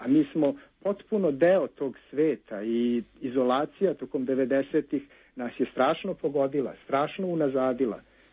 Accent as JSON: {"language": "Serbian", "country": "Serbia"}